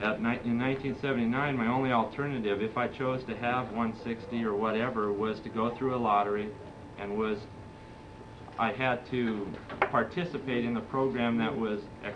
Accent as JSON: {"language": "English", "town": "Gustavus", "region": "Alaska", "country": "United States", "said": "I'm from Gustavus."}